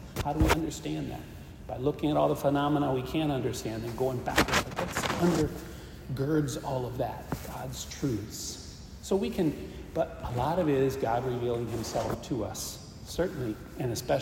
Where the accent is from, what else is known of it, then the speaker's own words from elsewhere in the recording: Akron, Ohio, United States; I grew up in Ohio, in Akron, Ohio